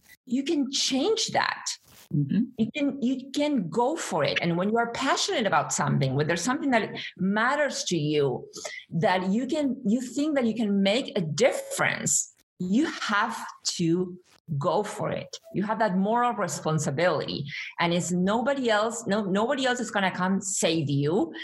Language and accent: English; Argentina; English is a second language; I come from Argentina